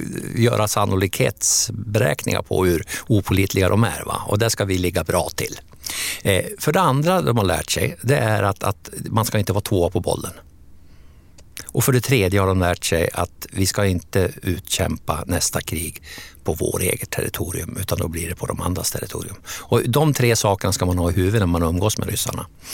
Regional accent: Hamrången, Gävleborg County, Sweden; min hemby faktiskt har bränts av ryssarna en gång

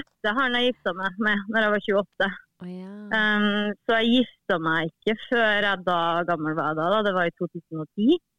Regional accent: Steinkjer, Trøndelag, Norway; now in Trondheim, Norway; Jeg 43 år, og kommer fra Steinkjer opprinnelig, men bor nå i Trondheim.

